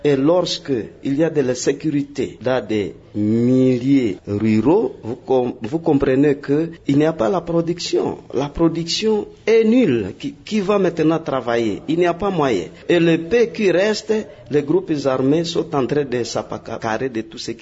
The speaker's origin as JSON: {"language": "French", "country": "DR Congo", "said": "Et je le dis en tant que Congolais, c'est une obligation de l'État."}